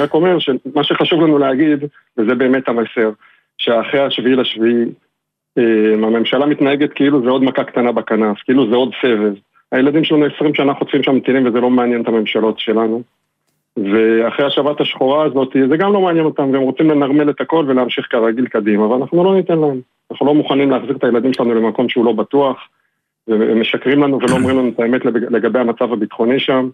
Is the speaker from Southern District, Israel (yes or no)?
yes; Southern District, Israel; now in Tel Aviv, Israel; אני נולדתי בקיבוץ נירם, גדלתי שם, חזרתי לקיבוץ נירם לפני 8 שנים, בניתי את הבית שלי, גדלתי משפחה שם עם 4 ילדים.